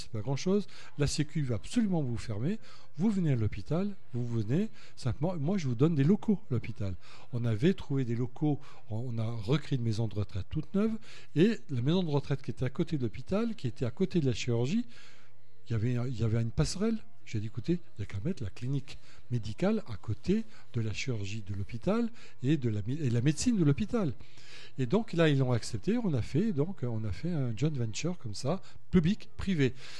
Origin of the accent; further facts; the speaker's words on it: Auvergne-Rhône-Alpes, France; je suis originaire de la Haute-Loire depuis quelques siècles. Ouais. Donc pur port. Et donc là, vraiment, je suis très, très attaché au Velay, à mes racines vélaves.